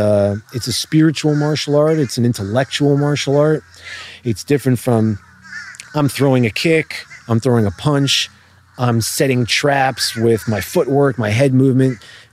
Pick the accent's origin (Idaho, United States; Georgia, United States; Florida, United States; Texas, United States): Florida, United States; Miami; growing up in Miami, it was tough.